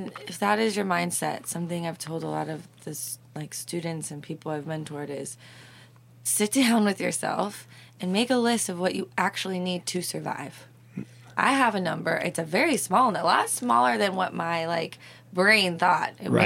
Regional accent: Santa Barbara, California, United States; her and I grew up in Santa Barbara together, which is, like, really weird.

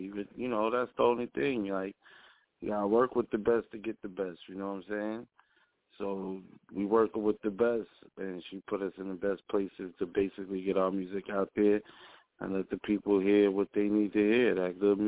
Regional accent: New York, United States; Well, I come from Long Island, you know what I mean?

